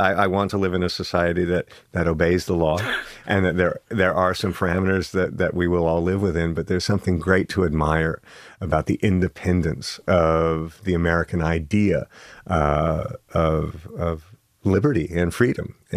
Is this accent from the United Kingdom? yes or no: no; Canada; my father being Canadian, I'm a Canadian as well